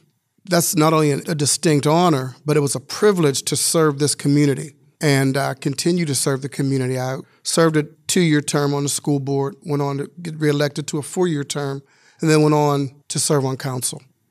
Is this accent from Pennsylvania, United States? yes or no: yes; Wilkinsburg, Pennsylvania, United States; also born or lived in Hill District, Pittsburgh; I was born in the Hill District, moved to Wilkinsburg. My two parents still own their home here in Wilkinsburg.